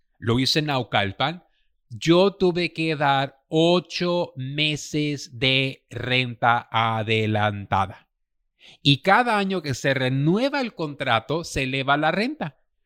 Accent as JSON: {"language": "Spanish", "country": "United States", "tie": "born there", "said": "mi generación, yo tengo 45 años de edad, mi generación, la primera que nacimos en Estados Unidos, no queríamos regresar a México ni aunque nos pagaras."}